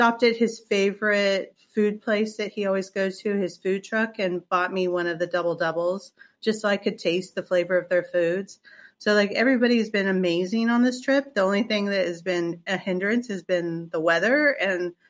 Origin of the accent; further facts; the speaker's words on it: California, United States; And I'm from California. I'm now, it seems like, on this Eastern Standard Time zone.